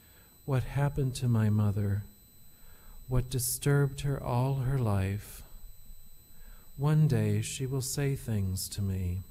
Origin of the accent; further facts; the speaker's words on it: Minneapolis, Minnesota, United States; I'm 42, so the early memories that I have growing up in America was the Vietnam War.